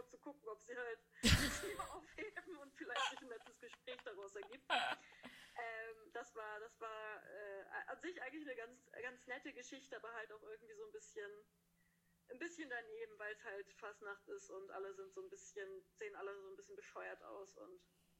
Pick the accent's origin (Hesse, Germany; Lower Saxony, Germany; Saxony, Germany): Hesse, Germany; now in Konstanz, Germany; In Hessen sagen wir Karneval, wo ich herkomme.